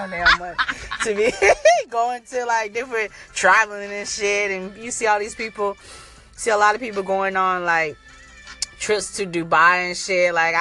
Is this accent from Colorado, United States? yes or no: no; Warner Robins, Georgia, United States; also born or lived in Jacksonville, Florida / Nevada / California / Maryland; I'm from Warner Robins. Daddy was in the Navy, so I'm also a Navy brat. I moved a lot. Went from Jacksonville, Florida, Nevada, California, Maryland, and then back to Georgia